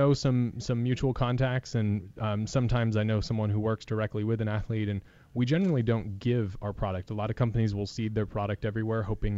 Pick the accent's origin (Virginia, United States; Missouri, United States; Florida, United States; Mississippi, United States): Florida, United States; also born or lived in North Texas; I grew up in Florida and then North Texas. So we all know that awful summer feeling.